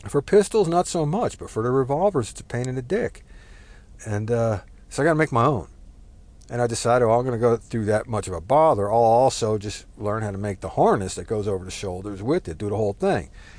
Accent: New Jersey, United States; It's I'm not Italian, but I grew up around Italian things. I grew up outside of New York City, northern New Jersey.

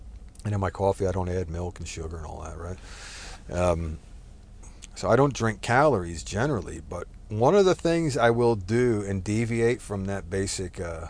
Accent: New Jersey, United States; now in Texas, United States; You know, like, I come from New Jersey originally

